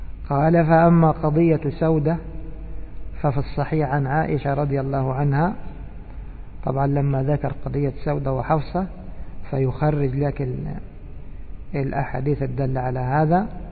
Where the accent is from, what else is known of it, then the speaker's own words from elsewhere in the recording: Egypt; إيش يقول عندنا في مصر؟ يقول لك طبعا باللهجة المصرية